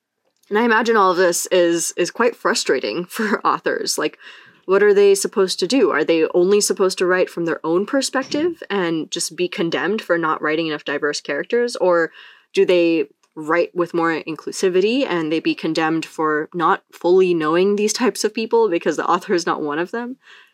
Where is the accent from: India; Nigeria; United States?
India; So I'm Indian. I like reading fantasy that features mythology from the Indian subcontinent.